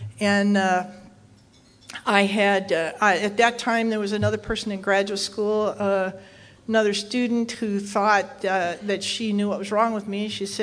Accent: Arizona, United States; I'm from Arizona. How often does it rain, right?

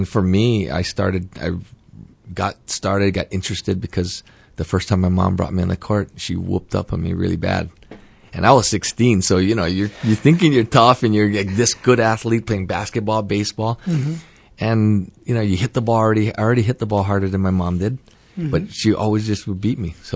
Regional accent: Honolulu, Hawaii, United States; I grew up right here in Honolulu in Manoa Valley.

